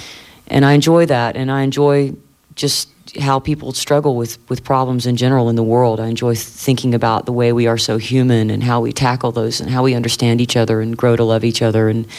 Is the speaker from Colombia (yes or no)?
no; the South, United States; being a Southerner from about 4 generations of Southerners